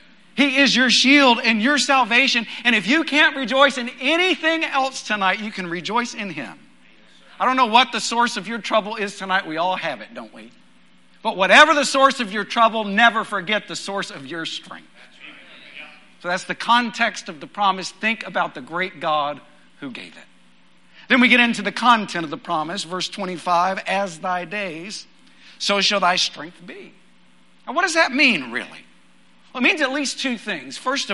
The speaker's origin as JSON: {"language": "English", "region": "Texas", "country": "United States", "tie": "born or raised there", "said": "And I grew up in West Texas, and no doubt, I'm not joking, there was a guy I knew who called his girlfriend my little supreme burrito."}